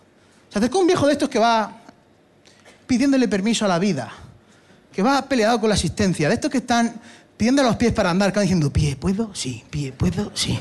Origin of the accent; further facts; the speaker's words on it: Region of Murcia, Spain; Soy de Murcia, no sé castellano, no me prida inglés.